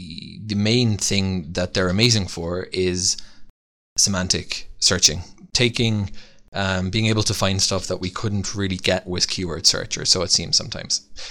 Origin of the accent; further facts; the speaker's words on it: Ireland; now in Israel; Another thing is actually that I grew up in Ireland, and I didn't have the luxury that I have in Israel